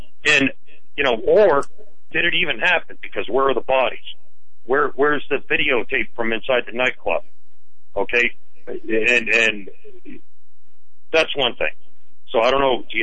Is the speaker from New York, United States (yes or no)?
no; Massachusetts, United States; moved away as an adult; now in New Hampshire, United States; So I grew up in Massachusetts. I have family members that still live there, but I chose to leave when Mike Dukakis was there, because it was Taxachusetts at the time when I was 18 years old